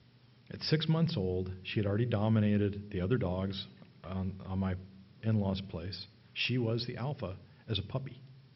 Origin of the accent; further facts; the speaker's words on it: the South, United States; I grew up in the South, and Sundays were a big television, you know, day.